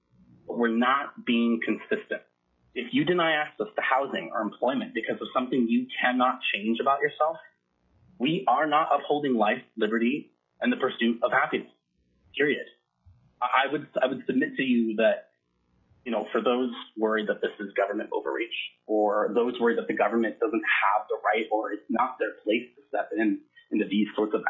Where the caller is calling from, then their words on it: Anchorage, Alaska, United States; I am representing myself from Anchorage.